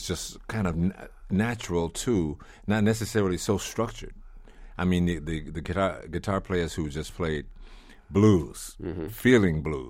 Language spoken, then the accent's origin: English; Houston, Texas, United States; I was in I've mistakenly call it Houston because I've been here so long.